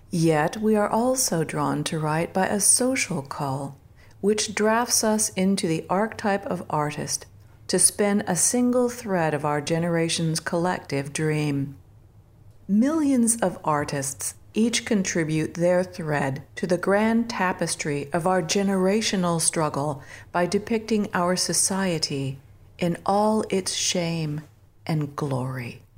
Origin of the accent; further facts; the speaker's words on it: United States; I'm American of largely English ancestry, whose lineage grants me membership in the Daughters of the American Revolution.